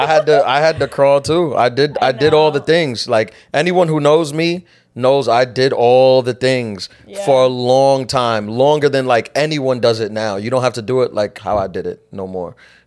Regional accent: New York City, New York, United States; Yeah, so that was the thing, because I'm from New York. I started here, born and raised here, started comedy here.

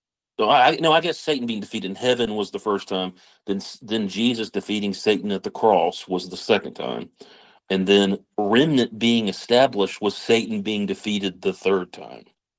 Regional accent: Memphis, Tennessee, United States; Yes, I was born in Memphis, and that's kind of where we grew up.

